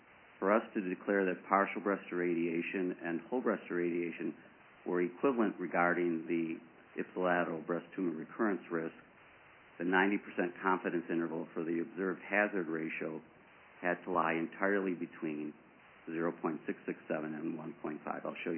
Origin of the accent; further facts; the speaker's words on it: Midwest, United States; I'm from the Midwest.